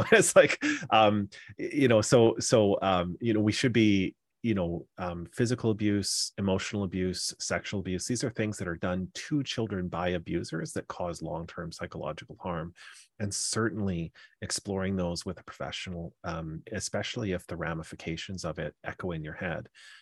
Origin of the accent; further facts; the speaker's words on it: Canada; I'm a Canadian